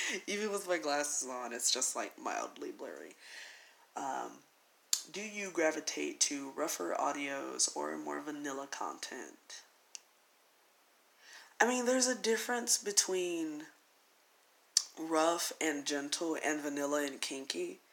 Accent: the South, United States; Because not only am I black, but I'm from the South, so I say aunt.

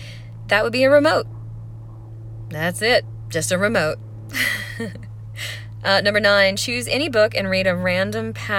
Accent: the South, United States; accent: southern; maybe I'll play up my southern accent a little bit, because it's there when I get lazy, like when I talk too fast, or if I get tipsy, then it's there.

